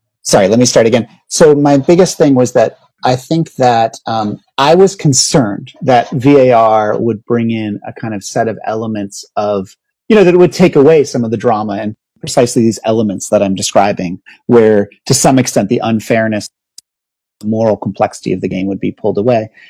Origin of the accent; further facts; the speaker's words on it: United States; And as an American, I just could not understand them.